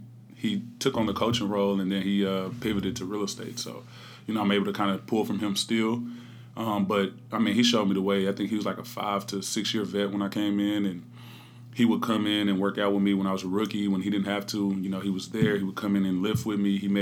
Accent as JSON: {"language": "English", "town": "Dallas", "region": "Texas", "country": "United States", "tie": "born or raised there", "said": "the first game that I was on the roster officially was when we played in Dallas, and that's my hometown."}